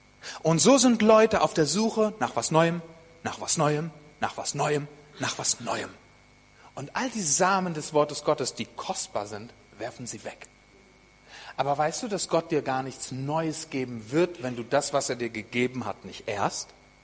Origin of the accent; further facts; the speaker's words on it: Germany; Wir als Deutsche, wir haben Erkenntnis und Erkenntnis und Erkenntnis.